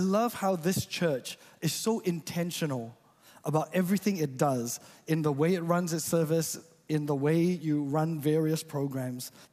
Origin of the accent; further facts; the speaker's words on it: Malaysia; You know, I grew up in Malaysia.